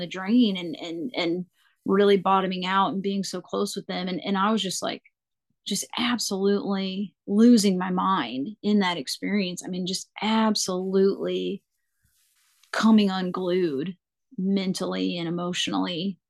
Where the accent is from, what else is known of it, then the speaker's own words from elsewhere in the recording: North Carolina, United States; Like I know for myself, like I'm from North Carolina, so like I'm in my home state.